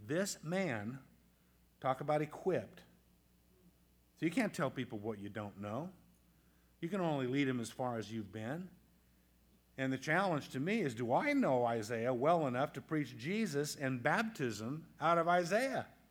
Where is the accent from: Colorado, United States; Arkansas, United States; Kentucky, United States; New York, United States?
Colorado, United States; I come from Colorado, a lot of mountains